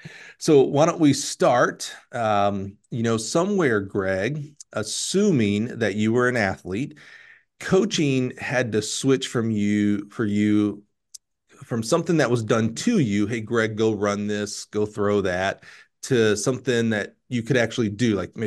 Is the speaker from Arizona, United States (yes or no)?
no; Eufaula, Alabama, United States; not too far where I grew up over in Eufaula.